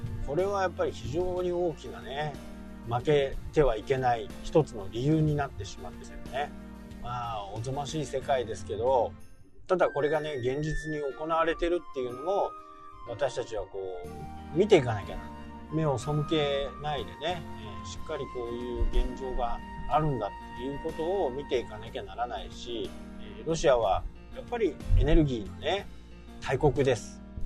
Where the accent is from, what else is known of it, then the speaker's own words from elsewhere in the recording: Hokkaido, Japan; 私たち北海道民はいつね被害が来てもおかしくない